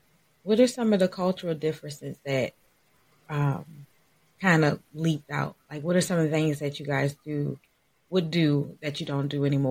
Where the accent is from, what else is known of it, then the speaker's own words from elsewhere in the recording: New Orleans, Louisiana, United States; Well, I'm from New Orleans, so a lot of people say we have the Southern hospitality.